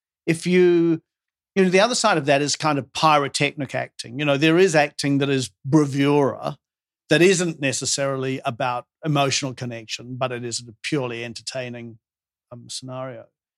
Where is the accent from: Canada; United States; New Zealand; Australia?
New Zealand; My mother and father, I grew up in New Zealand, and my mum and dad were English, and they were very Renaissance in their beliefs.